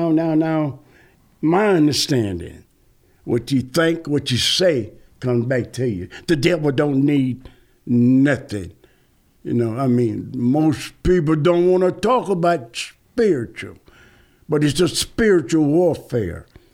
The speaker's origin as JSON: {"language": "English", "town": "Waterloo", "region": "Iowa", "country": "United States", "said": "I'm from Waterloo, Iowa, and that's the Kansas City area."}